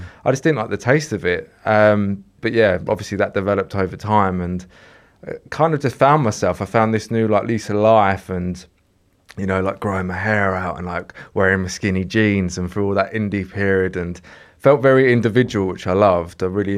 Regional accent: South East England, United Kingdom; So I'm from Kent originally.

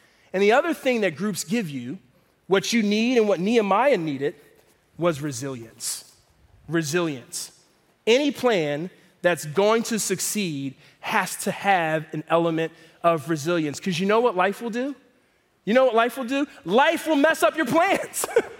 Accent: Philadelphia, Pennsylvania, United States; I'm from Philadelphia, Pennsylvania.

